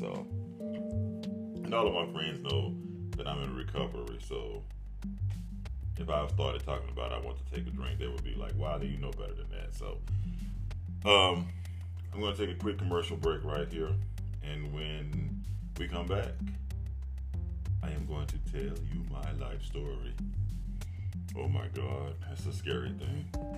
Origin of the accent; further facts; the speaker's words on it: Mississippi, United States; born there; So anyway, I was born in Mississippi 49 years ago.